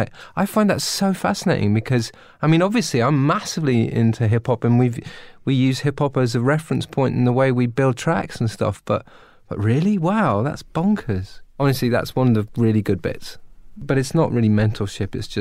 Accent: United Kingdom; I mean, I'm British, right?

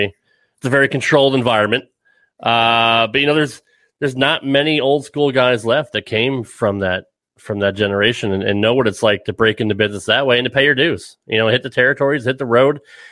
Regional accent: Connecticut, United States; I grew up in Connecticut originally. My wife is from Tennessee, so I moved here about 10 years ago. But originally growing up in Connecticut in the Northeast, you know, I was able to go to Hartford, New Haven.

